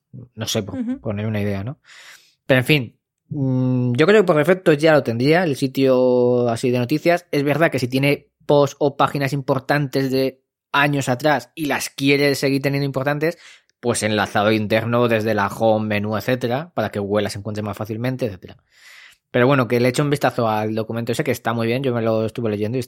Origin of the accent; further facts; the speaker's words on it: France; accent: French; Spanish is a second language; Yo ya sabía que a Dani le molaba mi acento francés.